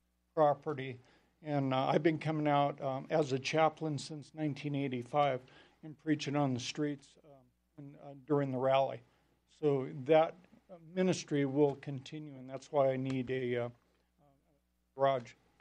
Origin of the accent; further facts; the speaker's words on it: California, United States; I'm a chaplain from Northern California. I lost everything in the campfire.